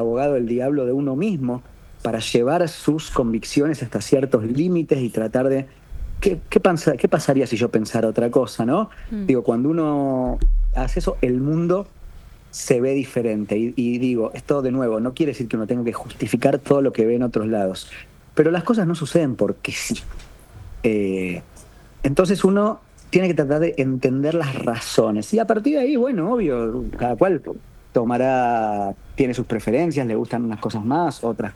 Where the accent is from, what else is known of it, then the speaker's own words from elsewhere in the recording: Argentina; Yo soy argentino